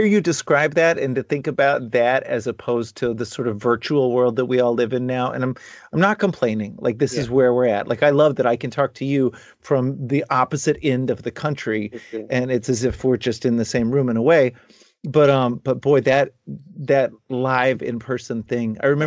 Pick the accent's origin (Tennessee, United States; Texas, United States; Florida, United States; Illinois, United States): Texas, United States; Dallas; you know, I grew up in Dallas, and we went to Austin all the time.